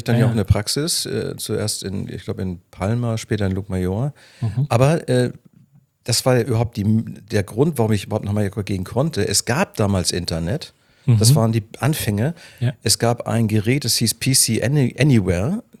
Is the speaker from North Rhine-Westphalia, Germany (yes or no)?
no; Hamburg, Germany; moved away; Also ursprünglich aus Hamburg, dort bis 95 gelebt